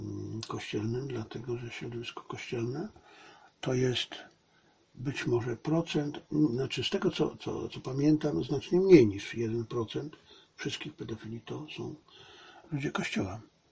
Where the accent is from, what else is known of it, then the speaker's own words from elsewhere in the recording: Silesian Voivodeship, Poland; Od rodowitego Ślązaka, nie takiego jak ja. Znaczy, ja też byłem rodowity